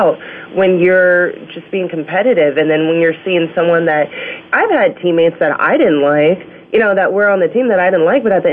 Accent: San Diego, California, United States; I'm from San Diego, and out there we're huge Charger fans.

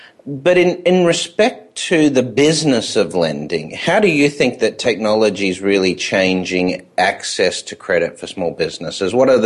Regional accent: Australia; accent: Aussie; Okay, so maybe it's just my Aussie accent, you know.

